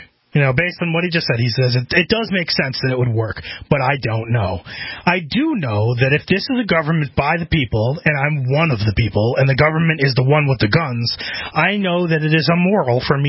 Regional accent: Connecticut, United States; I grew up in a very liberal state. I grew up in Connecticut.

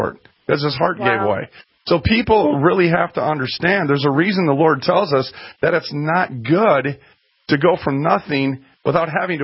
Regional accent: Minneapolis, Minnesota, United States; By the way, I came from North Minneapolis, so I understand that.

